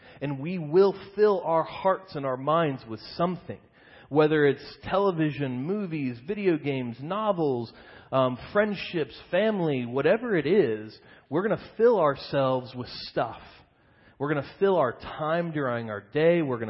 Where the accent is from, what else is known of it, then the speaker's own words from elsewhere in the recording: Kansas City, United States; I've mentioned Kansas City Barbecue in my past sermons because I'm from Kansas City.